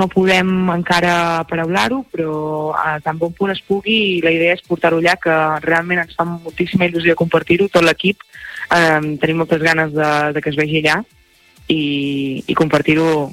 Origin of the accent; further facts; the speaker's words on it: Palafrugell, Catalonia, Spain; Bueno, jo soc de Palafrugell, llavors són els espais on m'he mogut.